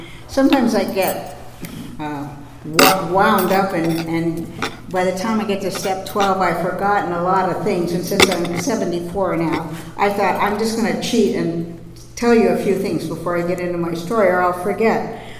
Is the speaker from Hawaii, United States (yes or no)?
yes; Kona, Hawaii, United States; I'm from Kona, Hawaii. They don't have very big meetings there.